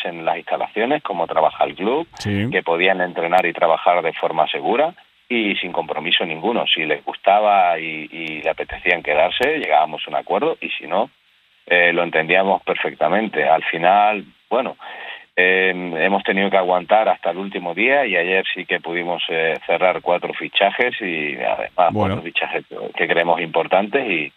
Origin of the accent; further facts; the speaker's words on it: Ceuta, Spain; born there; Ceuta se defiende, nos sentimos españoles, hemos nacido aquí, somos españoles y nos sentimos así y ya está.